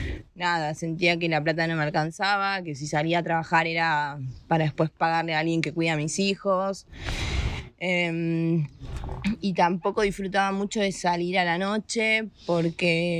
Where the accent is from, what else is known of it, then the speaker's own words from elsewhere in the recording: Buenos Aires, Argentina; moved away as an adult; sentía como que Argentina, más que nada Buenos Aires, me cerraba un poco las puertas, ¿no?